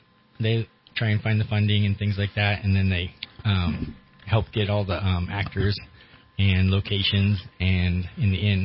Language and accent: English; Redding, California, United States; Well, I grew up in Reading, or I was born in Reading, moved all over the place and came back to Reading. My family's been here since the Shasta Dam was built.